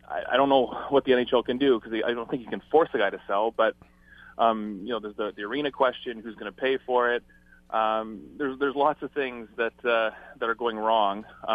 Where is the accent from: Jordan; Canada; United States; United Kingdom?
Canada; Ottawa, Ontario; But I know that I'm originally from Ottawa, and I know definitely that there's people, the fans are excited.